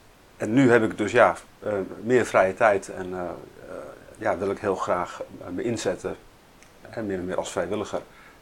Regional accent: Amstelveen, North Holland, Netherlands; now in Aalsmeer, Netherlands; Ik kom ook oorspronkelijk uit Amstelveen. Daar ben ik in 1965 geboren. En daar heb ik mijn hele leven gewoond.

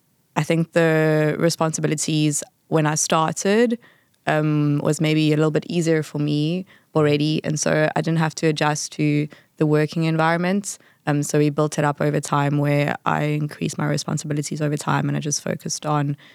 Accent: South Africa; Maybe I can draw on just being a South African. We have a lot of different cultures and we have different languages in our country.

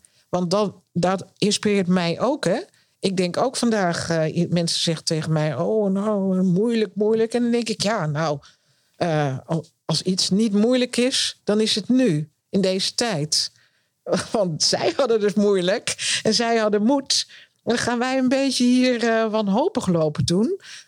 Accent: Netherlands; En wij zijn als Nederlanders, en zeg maar even wij, want ik denk dat moet ook inclusief zijn.

